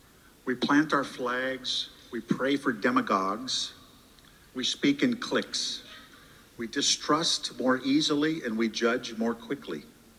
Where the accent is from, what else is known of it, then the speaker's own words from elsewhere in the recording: Iowa, United States; I believe these things because I grew up in Iowa